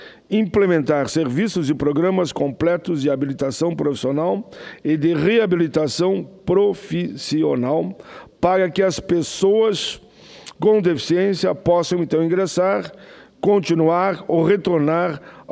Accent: Caxias do Sul, Rio Grande do Sul, Brazil; Lá na minha cidade natal, Caxias do Sul

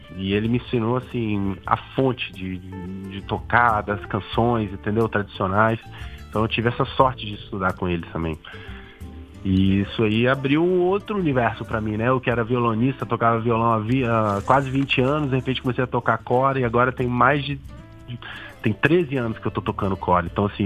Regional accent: Brazil; E ao mesmo tempo eu também sou brasileiro

